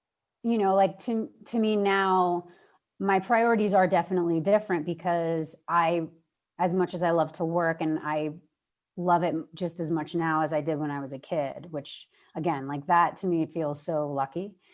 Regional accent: New York City, New York, United States; I mean, I'm from New York. I love it there. I was living in the city. I was living in New York City at the time.

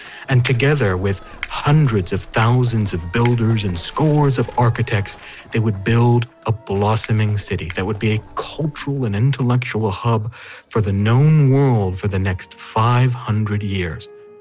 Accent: United States; Dina, that howdy was a clear indication I am from America.

